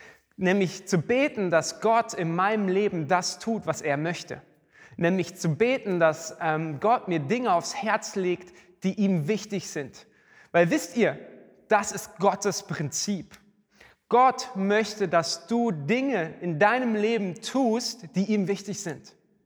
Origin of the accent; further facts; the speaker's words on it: Starnberg, Bavaria, Germany; in meine Heimat nach Starnberg. Ich komme eigentlich aus dem schönen Süden, da wo es schön ist, nicht so wie bei uns im Pott